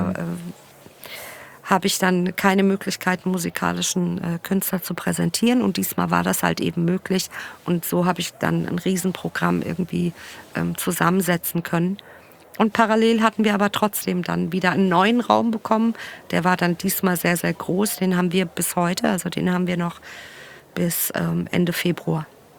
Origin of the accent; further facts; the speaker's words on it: Frankfurt, Hesse, Germany; also ich selber bin aus Bonames, Ben-Gurion